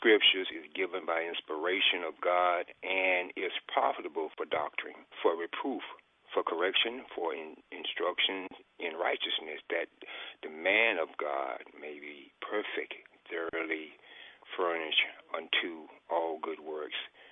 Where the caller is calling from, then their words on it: Tallahassee, Florida, United States; I'm calling from Tallahassee, Florida.